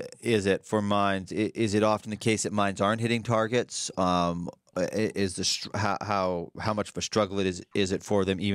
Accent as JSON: {"language": "English", "country": "Canada", "said": "I mean, I'm Canadian, so I have to say, of course, Canada does it better."}